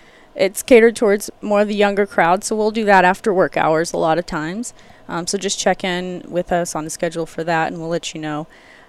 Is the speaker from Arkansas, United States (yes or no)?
yes; Arkansas, United States; So I'm from a small town in Arkansas, actually, originally.